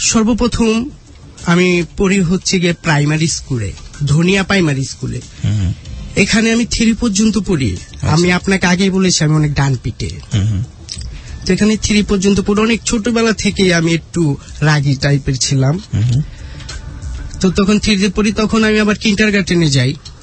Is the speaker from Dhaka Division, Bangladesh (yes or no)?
yes; Dhaka, Dhaka Division, Bangladesh; born there; আমি আমার জন্ম ঢাকা যাত্রাবাড়ি